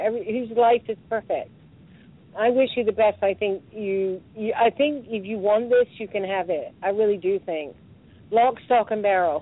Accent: Exeter, South West England, United Kingdom; I'm from the UK. I'm from Exeter.

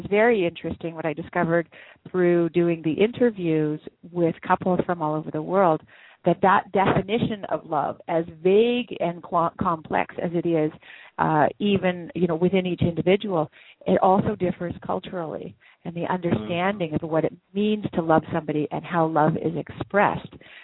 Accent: Ontario, Canada; now in Vienna, Austria; I'm from Canada. So I'm a Canadian citizen. I grew up in Northern Ontario, where it's very cold, and in the wintertime at least. And I grew up in a multicultural family. So I have a British Ukrainian Canadian background, and then I married an Austrian

